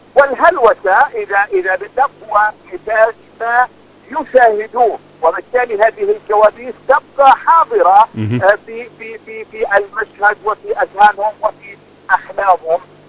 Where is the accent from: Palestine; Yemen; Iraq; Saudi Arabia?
Palestine; كل المسارات علينا أن نستخدمها كفلسطينيين